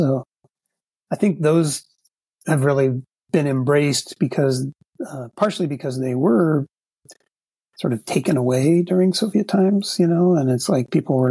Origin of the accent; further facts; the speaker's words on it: United States; oh, where are you from, oh, I'm from U.S.